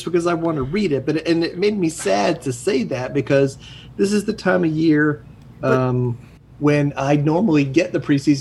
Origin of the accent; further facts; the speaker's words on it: Atlanta, Georgia, United States; I'm a Falcons fan. I grew up in Atlanta.